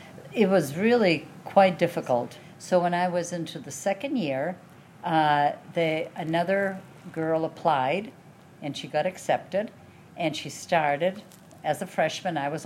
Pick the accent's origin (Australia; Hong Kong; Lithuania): Lithuania; Yes, it was quite amazing because I'm from Lithuania